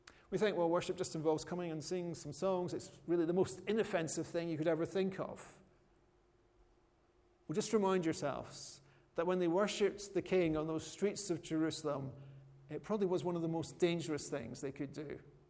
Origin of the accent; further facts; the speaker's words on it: United Kingdom; We're British, and it's been a long time since anyone succeeded in invading our green and present land.